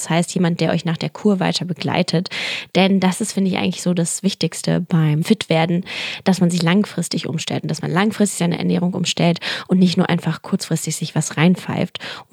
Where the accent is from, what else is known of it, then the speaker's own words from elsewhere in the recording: Berlin, Germany; ich bin ja auch Berliner